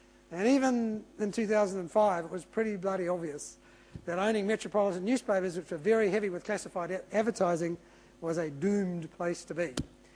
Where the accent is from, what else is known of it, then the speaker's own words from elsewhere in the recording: Palmerston North, Manawatū-Whanganui, New Zealand; You know, I grew up in Palmerston North.